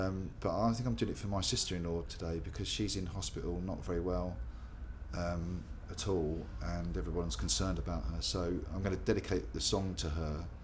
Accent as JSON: {"language": "English", "town": "Slough", "region": "South East England", "country": "United Kingdom", "said": "From Slough, actually. From Slough. I was born in Slough, and travelled, like I say, around the world, but then came back to a place just outside Slough. So I've sort of come back to near where I was born."}